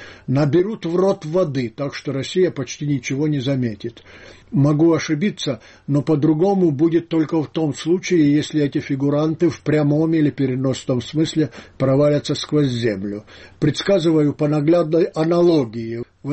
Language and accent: Russian; Donbas, Ukraine; Я выросла на Донбассе, поэтому имею право сказать то, что скажу. Донбасс – родная мне земля.